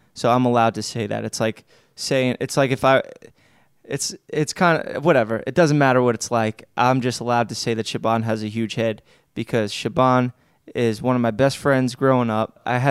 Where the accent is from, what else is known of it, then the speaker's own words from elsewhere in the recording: Staten Island, New York, United States; growing up in Staten Island, I'm around a bunch of scumbags. It's literally the fucking dump of New York City.